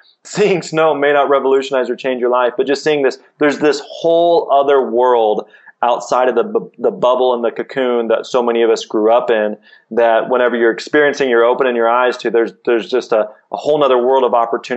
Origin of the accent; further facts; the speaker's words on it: Springfield, Missouri, United States; And we grew up in Springfield, Missouri. There's probably 250,000 people here.